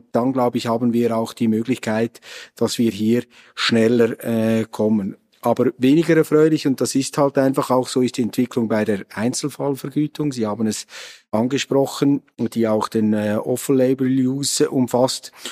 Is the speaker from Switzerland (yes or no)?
yes; Switzerland; wenn eben diese innovativen Produkte erst am Schluss bei uns in der Schweiz landen